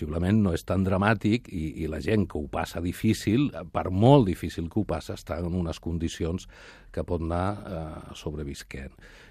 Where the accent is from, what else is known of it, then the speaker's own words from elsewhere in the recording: Sant Boi de Llobregat, Catalonia, Spain; Sant Boià.